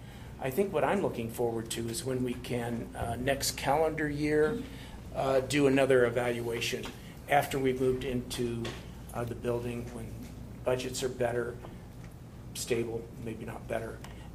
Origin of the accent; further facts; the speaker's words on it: Missouri, United States; I'm from Missouri, which at that point was not a right-to-work state. And that's my background. It's that blue-collar background.